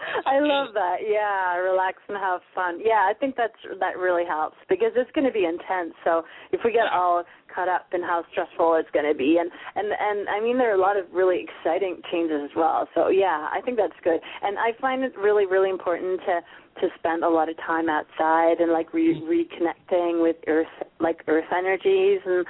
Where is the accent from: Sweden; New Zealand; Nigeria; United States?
Sweden; English is a second language; It's a great excuse for me to go back to my home country.